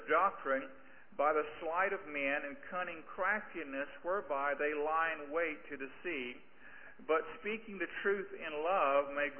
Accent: Sumter, South Carolina, United States; I was brought up in Sumter, South Carolina, went to Bob Jones University, and it's a very popular area.

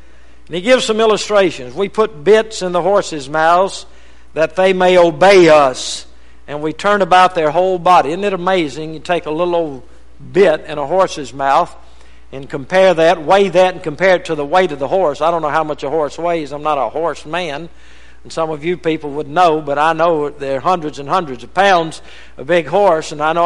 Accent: Rava, Louisiana, United States; That boat was bigger than my town, you know, where I was raised in Rava, Louisiana.

